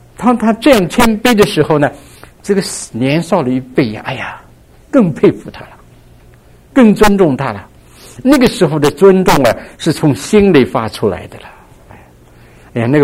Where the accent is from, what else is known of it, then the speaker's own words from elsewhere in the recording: China; 我想我们中国人还是要保持这个